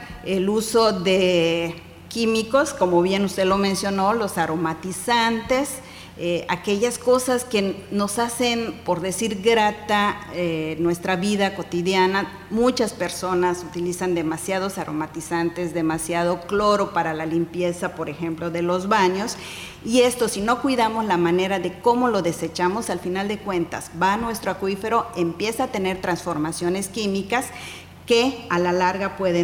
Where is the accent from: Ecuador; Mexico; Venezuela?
Mexico; Yucatán; como yucatecos sabemos que donde hacemos un agujero vamos a encontrar agua.